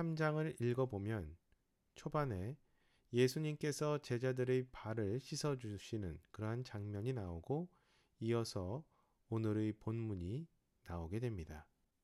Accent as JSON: {"language": "Korean", "country": "South Korea", "said": "우리는 특히 우리 한국 사람은요, 미래를 향해 달리기 좋아합니다."}